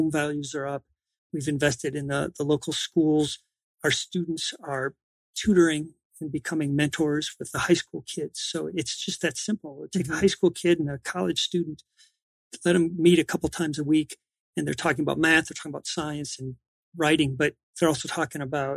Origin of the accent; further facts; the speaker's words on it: Wisconsin, United States; Growing up in Wisconsin, it was pretty sheltered. What happened in our own little town, that was about it.